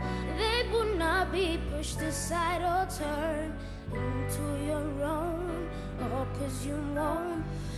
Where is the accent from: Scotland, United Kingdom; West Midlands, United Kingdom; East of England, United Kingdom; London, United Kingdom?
London, United Kingdom; North London.